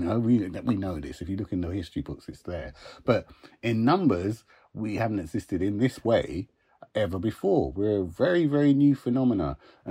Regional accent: Uxbridge, London, United Kingdom; growing up in Uxbridge and being in West London, even in the 80s

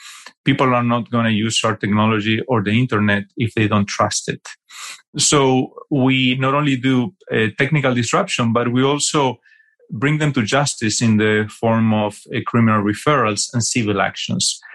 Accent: Argentina; also born or lived in United States; That's where I'm from. I'm from Argentina originally, although I spent 4 years working for a New York City law firm. Then I moved back to Argentina and I was working for another law firm there.

